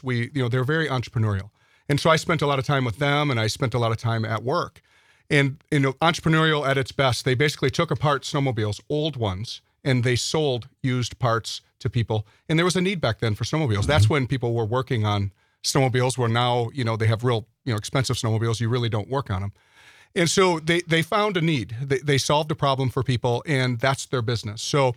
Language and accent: English; Ashwaubenon, Wisconsin, United States; I grew up right here in Brown County. I grew up in Ashwaubenon. I went to public schools through eighth grade.